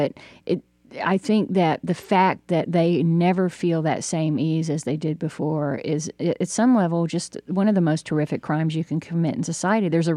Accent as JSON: {"language": "English", "town": "Jonesboro", "region": "Georgia", "country": "United States", "tie": "born or raised there", "said": "I mean, people know I grew up in Jonesboro, about 45 minutes from Atlanta, during the time of the Atlanta child murders."}